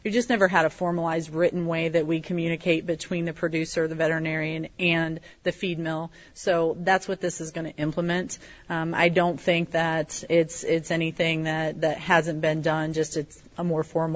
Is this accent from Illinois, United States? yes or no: yes; Alhambra, Illinois, United States; I grew up in the Alhambra area I've been around this town my whole life.